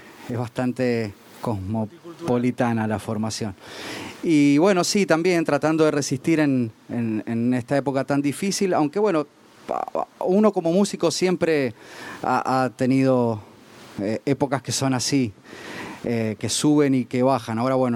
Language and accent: Spanish; Argentina; Un argentino, que soy yo